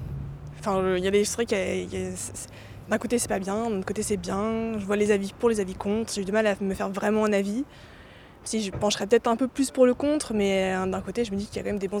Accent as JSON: {"language": "French", "town": "Nantes", "region": "Pays de la Loire", "country": "France", "said": "Ouais, je suis nantaise."}